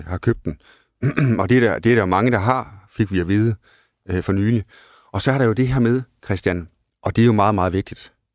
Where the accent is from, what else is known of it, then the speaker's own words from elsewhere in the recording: Sæby, North Denmark Region, Denmark; nu kommer jeg fra Nordjylland, Sæby i øvrigt.